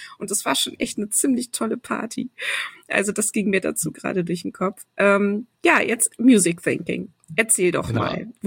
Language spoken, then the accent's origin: German; Cologne, North Rhine-Westphalia, Germany; ich bin ja in Köln groß geworden, insofern so die Nähe zu den Niederlanden war natürlich immer da.